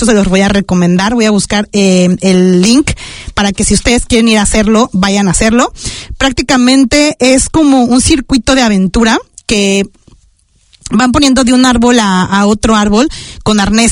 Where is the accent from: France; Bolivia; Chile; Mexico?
Mexico; now in New Zealand; la mexicana que vive en Nueva Zelanda pensando en vivir en México